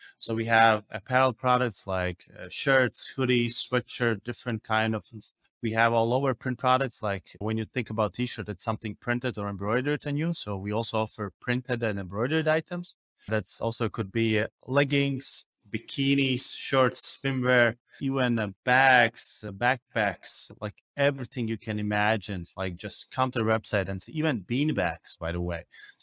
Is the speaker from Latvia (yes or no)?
yes; Riga, Latvia; English is a second language; I'm from Riga, Latvia